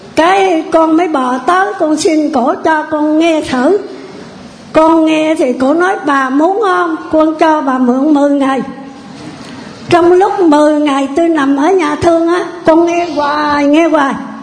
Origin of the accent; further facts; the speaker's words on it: Phan Thiết, Bình Thuận, Vietnam; Con ở giáo xứ Phố Hải, tỉnh Bình Thuận. Giáo thuận Phan Thiết.